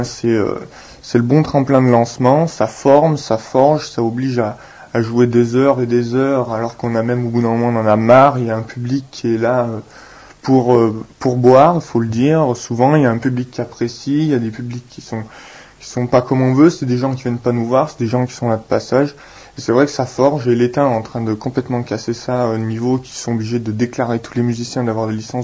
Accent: Auvergne-Rhône-Alpes, France; nous sommes inconnus sur Lyon, donc on est d'Ardèche

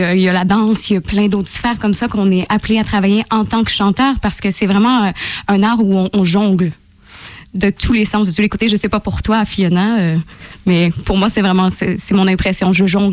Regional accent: Quebec, Canada; accent: Québécois; Donc oui, mais je viens du Québec, du nord du Québec.

